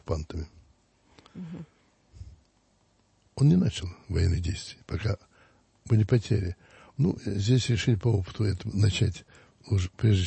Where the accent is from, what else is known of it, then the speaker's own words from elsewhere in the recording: Zaraysk, Moscow Oblast, Russia; я родился в Зарайске. Моя родина.